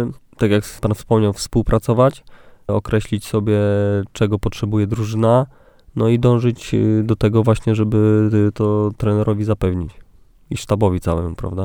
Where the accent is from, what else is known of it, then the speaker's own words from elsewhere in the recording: Warsaw, Masovian Voivodeship, Poland; now in Olsztyn, Poland; Ja pochodzę z Warszawy, więc no, większe miasto, większe korki.